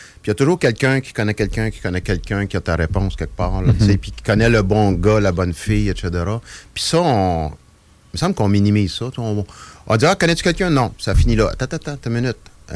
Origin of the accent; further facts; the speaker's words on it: Trois-Rivières, Quebec, Canada; Puis moi, je suis natif de Trois-Rivières. Puis à Trois-Rivières, il n'y avait aucun autre magicien.